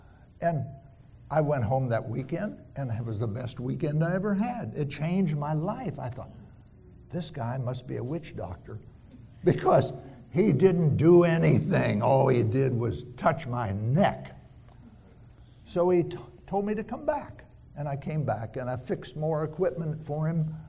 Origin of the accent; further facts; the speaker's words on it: Columbus, Ohio, United States; born there; I was born in Columbus, Ohio.